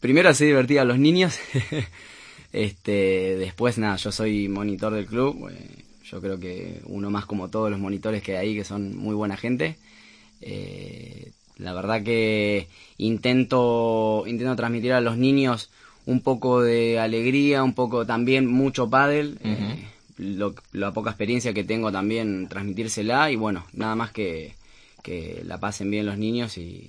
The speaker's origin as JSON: {"language": "Spanish", "town": "Mar del Plata", "region": "Buenos Aires Province", "country": "Argentina", "said": "vengo de Argentina, de Mar del Plata."}